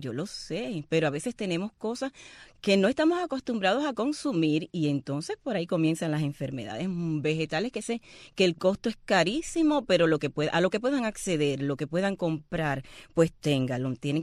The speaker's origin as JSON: {"language": "Spanish", "town": "San Germán", "region": "Holguín", "country": "Cuba", "tie": "born or raised there", "said": "La mayoría de las víctimas de Holguín, de mi provincia, un dolor enorme, conocidos de mi pueblo, de San Germán Holguín."}